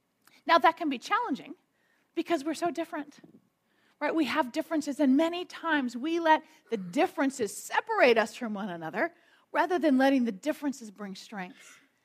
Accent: California, United States; I'm from California. We can say stuff like that.

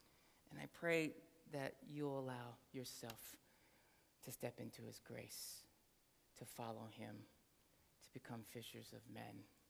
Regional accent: Portland, Oregon, United States; I grew up in Portland. Born and raised. Born up on the hill at OHSU. So it doesn't get more Oregonian than that. And because I'm an Oregonian, I actually love the rain.

